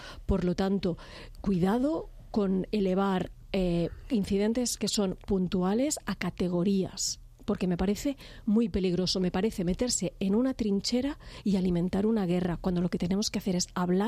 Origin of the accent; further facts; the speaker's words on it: Catalonia, Spain; now in Madrid, Spain; como catalana, vivo en Madrid, esta es mi tierra, mi hija ha nacido aquí, pero mi tierra también es Cataluña.